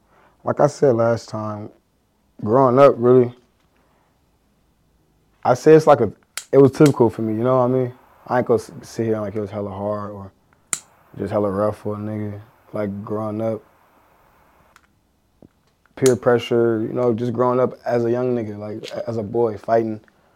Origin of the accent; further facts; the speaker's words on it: San Francisco, California, United States; I'm from San Francisco, California.